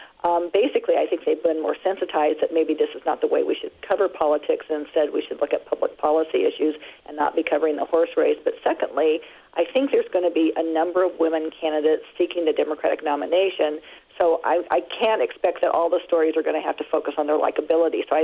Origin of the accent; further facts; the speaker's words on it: Midwest, United States; maybe it's because we're all from the Midwest